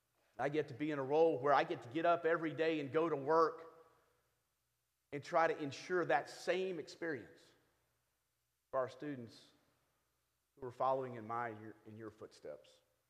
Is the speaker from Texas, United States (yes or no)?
yes; Houston, Texas, United States; I grew up in Houston, Texas, where my father was the minister of the Bama Road Church of Christ. We moved there in 1972 to start that church, and that was really my entire childhood.